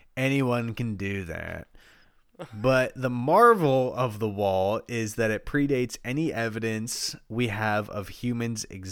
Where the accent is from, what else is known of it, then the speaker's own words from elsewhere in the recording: Eugene, Oregon, United States; also born or lived in Los Angeles; when I lived in L.A. and I worked on sets and stuff, it was like once a month someone would be like, where are you from? And I'd be like, Eugene, Oregon. And they'd be like, are there accents from Eugene, Oregon?